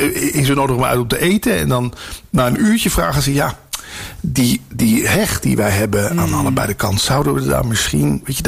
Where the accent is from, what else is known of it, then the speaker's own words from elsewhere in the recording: Limburg, Netherlands; Ik kom uit Limburg en ik woon nu hier in provincie Utrecht, omgeving Noord-Holland.